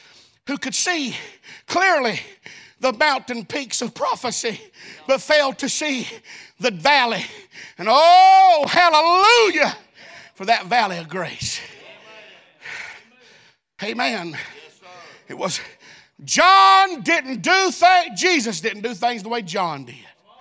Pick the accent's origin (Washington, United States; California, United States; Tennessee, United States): Tennessee, United States; I was raised up in the hills of Tennessee. I'm not a hillbilly. I'm an Appalachian American.